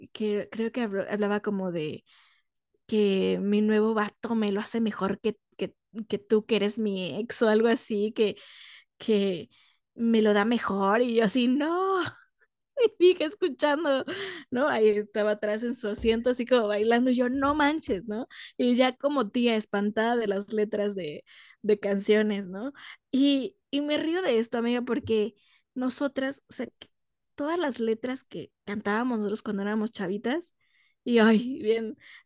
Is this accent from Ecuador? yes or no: no; Mexico; somos mexicanos y la sangre de latina.